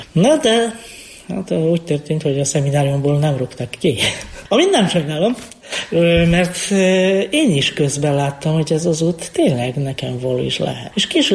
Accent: Bielsko-Biała, Silesian Voivodeship, Poland; Hungarian is a second language; now in Hungary; Én déli részből származom, Bielsko-Biała nevű városból. Ez ipari város, 190 ezeren laknak mostanában ebben a városban.

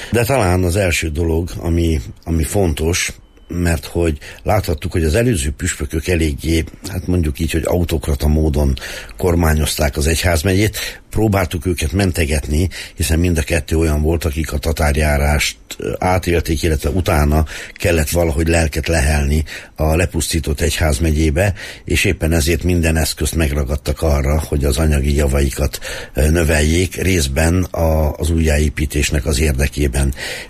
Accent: Szurdokpüspöki, Nógrád, Hungary; born there; hogy a szülőfalumat, Szurdok püspökit elcseréli

